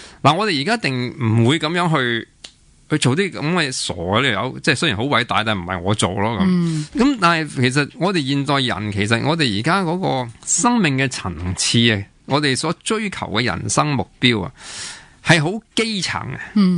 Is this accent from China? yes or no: yes; China; 咁啊又外国人是尊重玄奘法师远多过我哋中国人